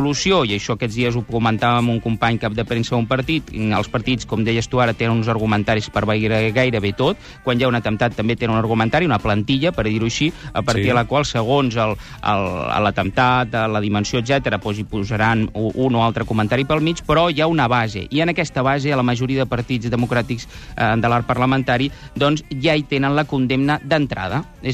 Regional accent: Barcelona, Catalonia, Spain; Jo sóc català, jo sóc barceloní

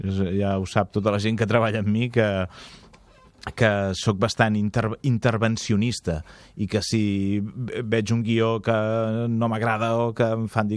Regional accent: Catalonia, Spain; som catalans

